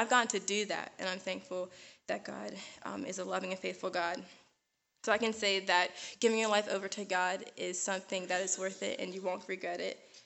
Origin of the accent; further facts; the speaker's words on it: Pittsburgh, Pennsylvania, United States; I come from Pittsburgh, Pennsylvania, and it's very good to be here with you all tonight.